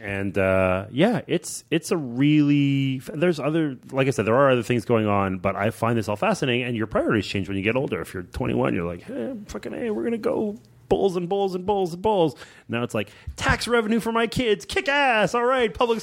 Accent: Montreal, Quebec, Canada; because I grew up in Montreal

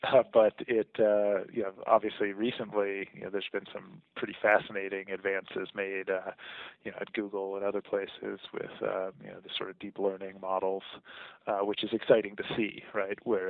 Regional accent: Virginia, United States; also born or lived in Germany; I was born in Germany, but have no real memory of that because it was my first two years, and then we spent a good deal of time in the Washington D.C. Area in the Virginia suburbs while my dad was at the Pentagon.

